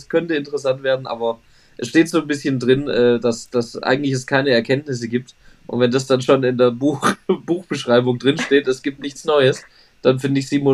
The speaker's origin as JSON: {"language": "German", "region": "Baden-Württemberg", "country": "Germany", "said": "Also tut mir leid, da bin ich Schwabe."}